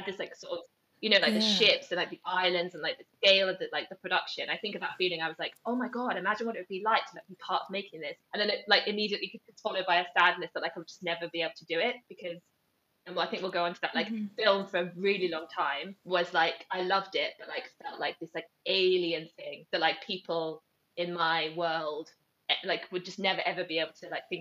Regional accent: Nairobi, Kenya; So I grew up in Nairobi, in Kenya.

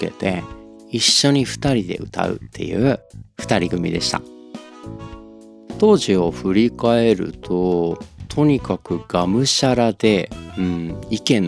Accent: Okayama, Japan; 約3年ほど地元岡山で活動していました。

